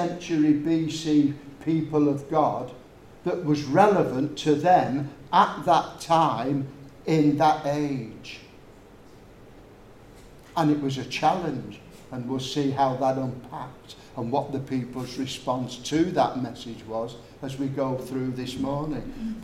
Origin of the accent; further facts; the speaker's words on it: Latchford, North West England, United Kingdom; And in the little Gospel Hall chapel where I grew up in Latchford